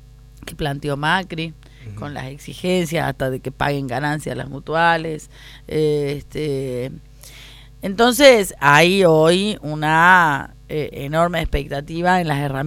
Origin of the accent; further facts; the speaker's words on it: Jujuy, Argentina; somos los jujeños y jujeñas los que les pagamos el sueldo